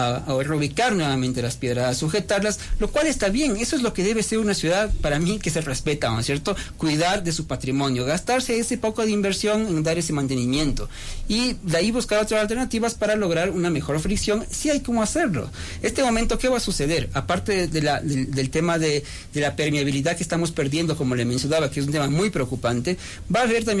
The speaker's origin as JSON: {"language": "Spanish", "town": "Quito", "region": "Pichincha", "country": "Ecuador", "said": "es de lo que nosotros como quiteños consideramos que debe ser respetado"}